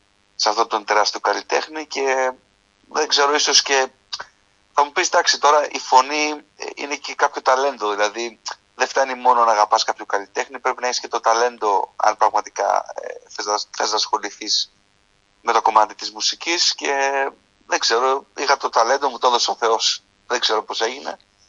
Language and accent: Greek; Volos, Thessaly, Greece; now in Germany; μεγάλωσα, γεννήθηκα και μεγάλωσα στον πανέμορφο Βόλο. Πραγματικά είμαι πολύ περήφανος που μεγάλωσα σε αυτή την πανέμορφη πόλη. Φυσικά χωρίζες από την Καρδίτσα, από την πλευρά του πατέρα μου και από την πλευρά της μητέρας μου, από ένα χωριό έξω από το Βόλο.